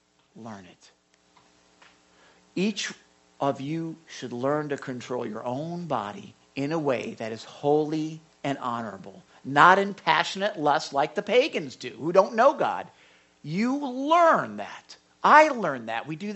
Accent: Chicago, Illinois, United States; Okay, I was from Chicago. The accordion. Now, I remember going down to the shop in Chicago

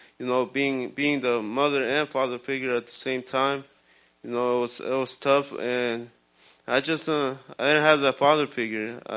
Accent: Guatemala; now in United States; growing up in Guatemala, it was hard.

